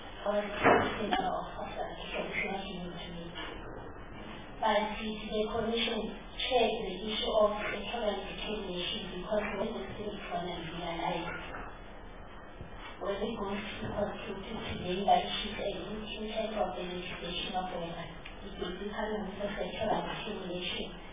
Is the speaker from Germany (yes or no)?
yes; Germany; I'm from Germany.